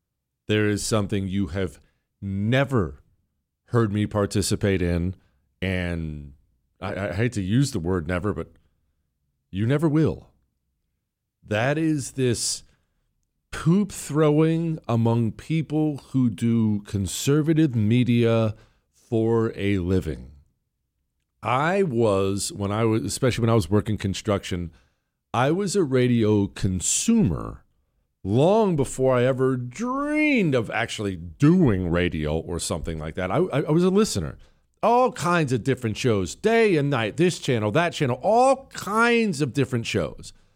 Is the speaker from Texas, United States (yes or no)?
yes; Texas, United States; That in places like my home state of Texas, we had elections that were not well advertised.